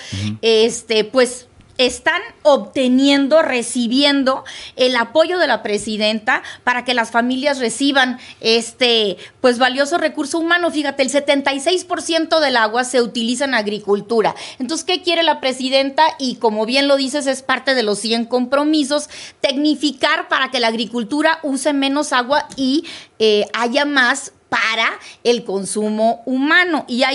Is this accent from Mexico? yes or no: yes; Mexico; Antes que cualquier otra cosa, somos mexicanos.